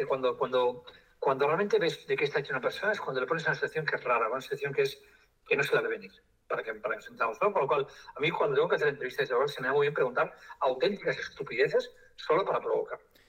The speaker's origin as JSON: {"language": "Spanish", "town": "Barcelona", "region": "Catalonia", "country": "Spain", "said": "Mira, el restaurante que voy a pedir, yo soy de Barcelona"}